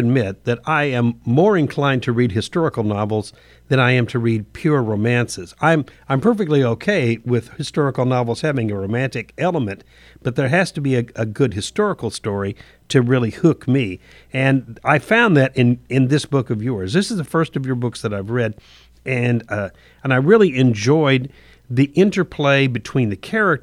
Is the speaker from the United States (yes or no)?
yes; Daytona Beach, Florida, United States; only two states up from where I grew up in Daytona Beach